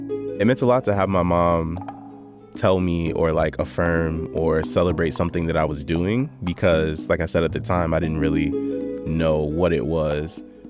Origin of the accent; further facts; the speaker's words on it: Akron, Ohio, United States; I am a poet, writer, performer, and skilled living room dancer from Akron, Ohio. Growing up in Akron, there was a really close-knit relationship between the Black folks